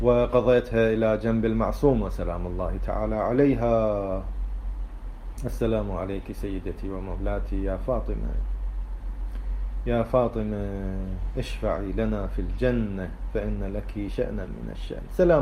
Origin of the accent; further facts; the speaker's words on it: Basra, Basra Governorate, Iraq; يعني تدري الفاو يعني هنا عندنا بالبصرة أقصى الجنوب على الخليج العربي